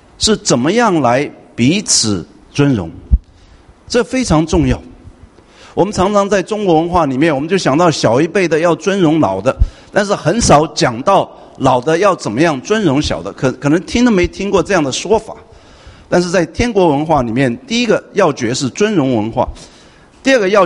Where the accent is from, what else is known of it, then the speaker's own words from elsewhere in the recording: Taiwan; 在我从台湾来